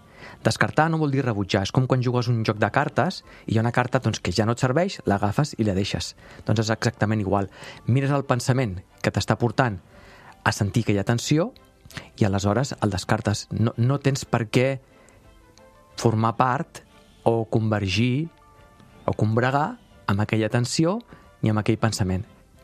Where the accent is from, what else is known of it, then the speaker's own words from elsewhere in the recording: Barcelona, Catalonia, Spain; born there; sóc enamorat de Barcelona. Jo vaig néixer aquí